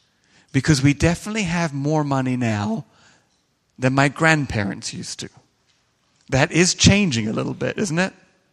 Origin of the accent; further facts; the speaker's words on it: England, United Kingdom; It seems to me, as an Englishman, that both sides are very capable of doing the same thing.